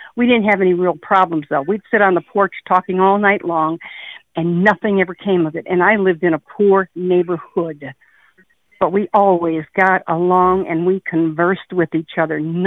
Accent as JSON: {"language": "English", "town": "Chicago", "region": "Illinois", "country": "United States", "tie": "born or raised there", "said": "I grew up in Chicago. Yep. My hood was very diverse."}